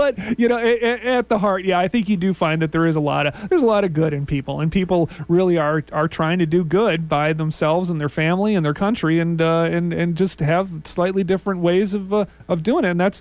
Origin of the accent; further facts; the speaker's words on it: Minnesota, United States; he actually lives almost right around the corner from where I grew up in Minnesota.